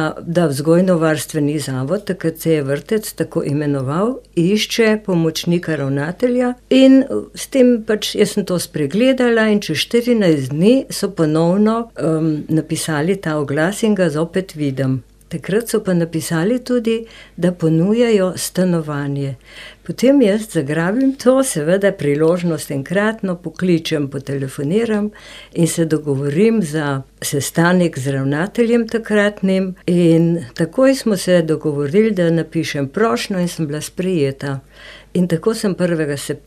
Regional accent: Ljubljana, Central Slovenia, Slovenia; moved away as an adult; sem Ljubljančanka in sem se pač tle preselila, prav mogoče po naključju ali pa ne. Namreč 1974. leta sem se jaz takrat poročila in sva z možem iskala stanovanje

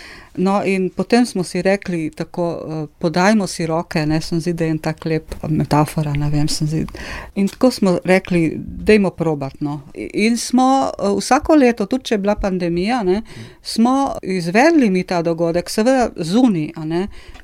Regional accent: Tolmin, Gorizia, Slovenia; pol iz Tolmina sva, recimo, samo dva, ne

